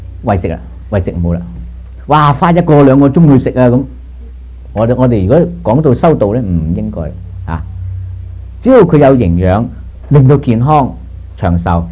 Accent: China; 我哋中國人就唔同，修身齊家，然之後治國平天下

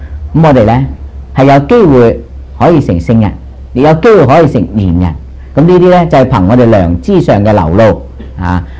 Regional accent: China; 咁三官大帝咧，我哋中国人差唔多每个人都识噶啦

